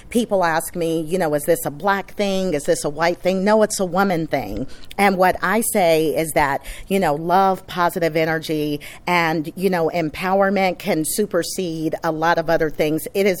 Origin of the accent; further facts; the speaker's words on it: Mississippi, United States; I'm from Mississippi, so I'm a girl that's big on hospitality.